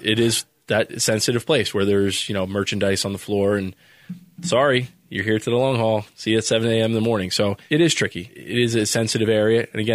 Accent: New Jersey, United States; So I came from New Jersey, which was a primarily union work, to go down to Florida

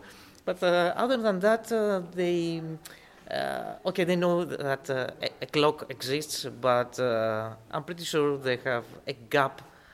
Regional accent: Greece; English is a second language; I come from Greece.

